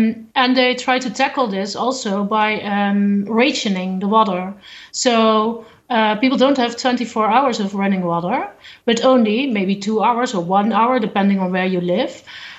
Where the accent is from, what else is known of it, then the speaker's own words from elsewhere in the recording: Netherlands; I'm from a country where we have an abundance of water. I'm from the Netherlands